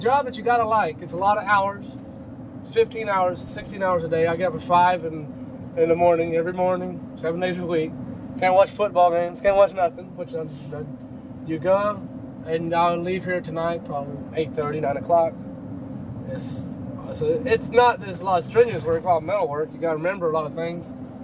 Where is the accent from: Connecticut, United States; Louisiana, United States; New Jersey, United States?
Connecticut, United States; Bridgeport; born there; I was born over in Bridgeport. Then he came over, somehow we got down in South Bay